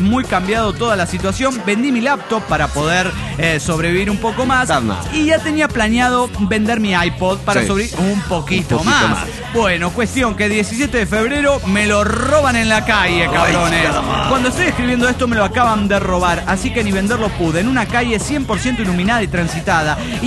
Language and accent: Spanish; Mexico; Cuando regresé a México me sentí algo inestable, con miedo y confundido de cómo en tan pocos años había cambiado tanto mi México lindo y querido.